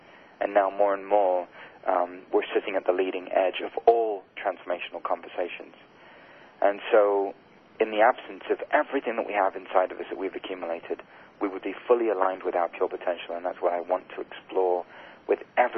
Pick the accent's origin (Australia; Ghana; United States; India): India; I had, being Indian, met with lots of gurus and teachers